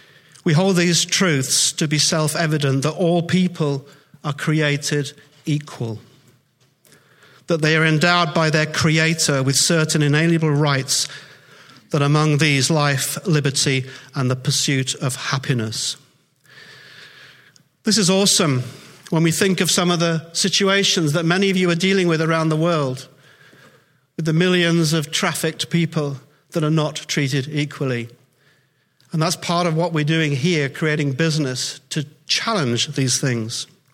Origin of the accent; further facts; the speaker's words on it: Liverpool, North West England, United Kingdom; now in Philadelphia, United States; I am from Liverpool, UK. It's an important city.